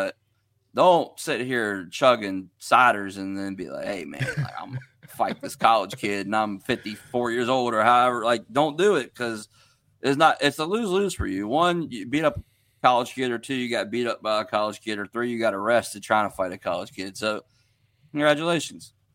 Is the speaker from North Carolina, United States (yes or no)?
no; Harrisonburg, Virginia, United States; I grew up in Harrisonburg, Virginia. James Madison University, JMU, everybody knows it.